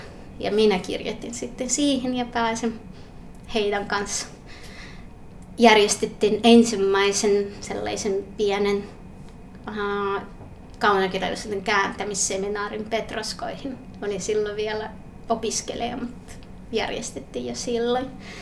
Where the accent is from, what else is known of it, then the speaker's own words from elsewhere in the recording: Vyborg, Leningrad Oblast, Russia; Olen Viipurista kotoisin ja siellä oli